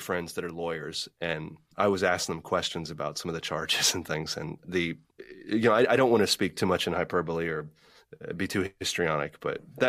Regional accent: Pittsburgh, Pennsylvania, United States; also born or lived in Southern US; I'm from Pittsburgh. I'm more of an East Coaster myself.

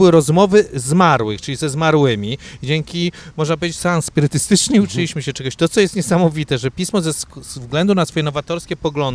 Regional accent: Warsaw, Masovian Voivodeship, Poland; Przypominam, że jako warszawiacy powinniśmy oddać hołd Toruniowi

